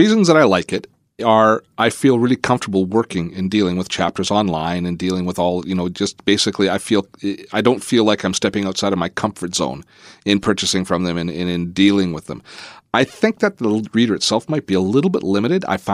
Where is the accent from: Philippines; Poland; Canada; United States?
Canada; but I got the feeling that it being a Canadian, it might not be as convenient a product for me.